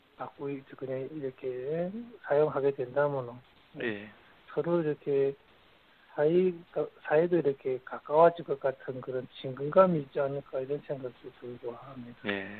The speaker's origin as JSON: {"language": "Korean", "town": "Tumen", "region": "Jilin", "country": "China", "tie": "born or raised there", "said": "두만강역에서 살았습니다. 두만강역에서 자라면서, 이전에 우리는 조선, 북조선 이런 영향 많이 받았어요."}